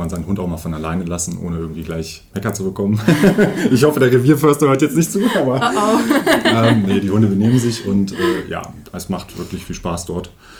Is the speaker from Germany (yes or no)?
yes; Lonau, Lower Saxony, Germany; now in Osterode am Harz, Germany; mein Lieblingsort, das muss ich jetzt sagen, als gebürtiger Lohnauer, ist tatsächlich Lohnau.